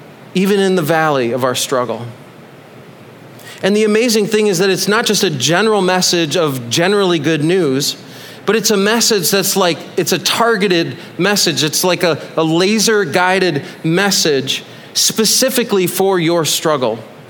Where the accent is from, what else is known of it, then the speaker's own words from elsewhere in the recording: United States; But I did it anyways, because I'm an American and I finished what I started.